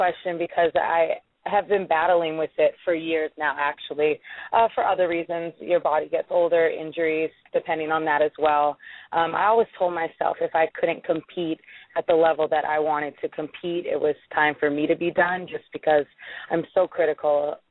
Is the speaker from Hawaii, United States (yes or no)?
yes; Honolulu, Hawaii, United States; Well, born and raised in Honolulu, Hawaii. Fortunately, that is a big volleyball state.